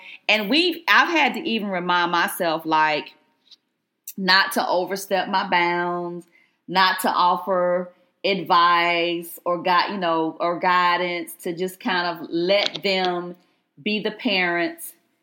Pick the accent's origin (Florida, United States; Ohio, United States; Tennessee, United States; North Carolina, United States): North Carolina, United States; I'm from Carolina, right? I'm a Tar Heel fan.